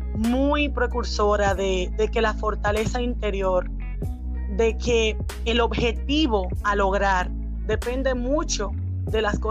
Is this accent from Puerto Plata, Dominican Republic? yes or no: no; Haina, San Cristóbal, Dominican Republic; yo soy orgullosamente de Haina, sigo viviendo todavía en Haina y trato de seguir haciendo nido en mi comunidad